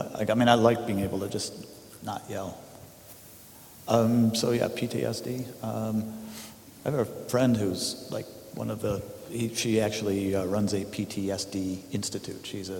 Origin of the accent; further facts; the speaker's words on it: Chicago, Illinois, United States; also born or lived in Hartford / Richmond; No, I was born actually in Hartford, Connecticut. And then my dad, because he was a salesman, was moving around like a ping pong ball, and we went along with him. So I don't remember any of that. And then, we were in Richmond, moved to Chicago